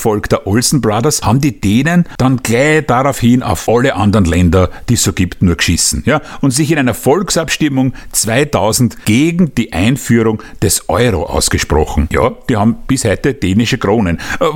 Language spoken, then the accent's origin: German; Austria; Man hat sich als Österreicherin gefreut, wenn die Deutschen verlieren.